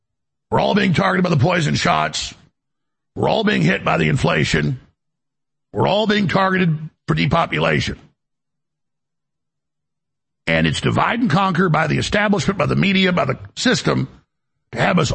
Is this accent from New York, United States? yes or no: no; Dallas, Texas, United States; This was going on when I grew up in Dallas.